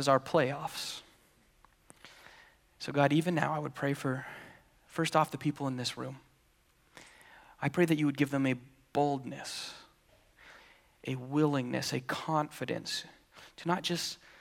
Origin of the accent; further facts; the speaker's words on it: Utah, United States; Growing up in Utah, I got to see